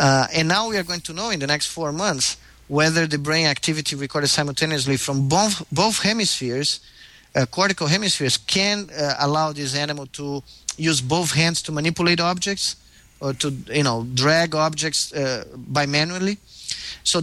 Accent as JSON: {"language": "English", "country": "Brazil", "tie": "born there", "second_language": "English", "said": "I was born in Brazil, and we are from the tropics, and there's a lot of light there."}